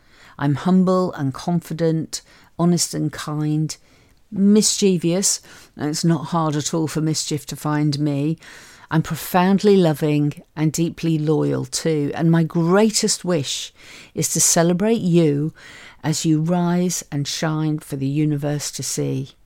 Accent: Liverpool, North West England, United Kingdom; I was brought up in Liverpool. I moved to the south of England, had lots of elocution lessons to banish the accent.

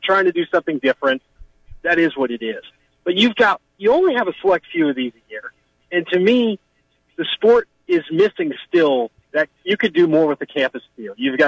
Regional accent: New Jersey, United States; Look, I'm from New Jersey originally. I have family out there.

